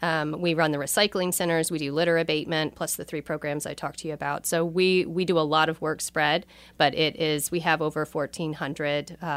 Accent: Arkansas, United States; I grew up in Northwest Arkansas with my toes in the dirt and on the rivers

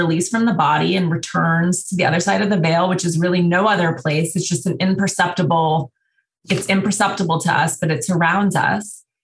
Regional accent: Montana, United States; And I grew up in Montana. There was a small Jewish community.

